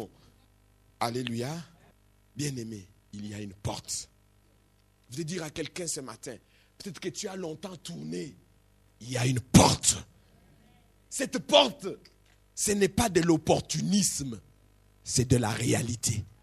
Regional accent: DR Congo; Chez nous, en République démocratique du Congo, je ne sais pas si dans d'autres cultures, on appelle les filles comme ça

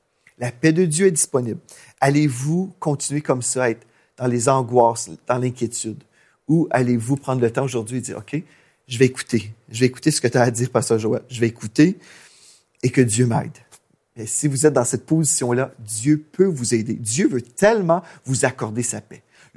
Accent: Canada; Et là, il découvre que je suis Canadien.

